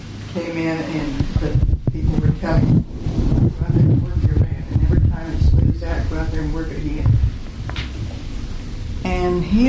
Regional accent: Oklahoma, United States; born there; I was born on May the 22nd, 1915, in Beaver County, Oklahoma.

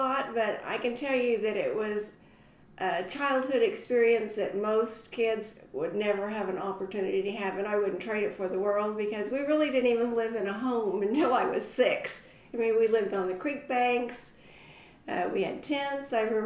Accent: Tulsa, Oklahoma, United States; also born or lived in Claremore / Salina; I was born in Claremore Indian Hospital. And we actually lived in Tulsa most of our growing up years. But we spent a lot of time in Salina, where my mother's folks were from.

